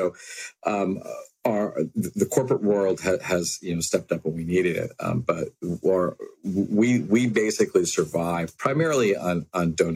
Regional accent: St. Petersburg, Florida, United States; You know, I grew up in St. Petersburg, and everybody growing up in St. Pete

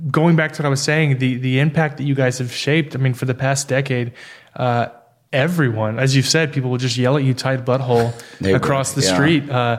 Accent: Texas, United States; so we come from Texas. Marijuana is a big no-no there.

